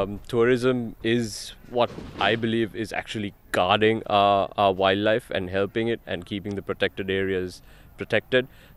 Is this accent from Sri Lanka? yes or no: yes; Sri Lanka; from Sri Lanka.